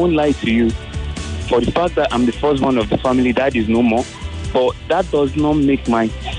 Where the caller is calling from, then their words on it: Ota, Ogun, Nigeria; I'm calling from Ota.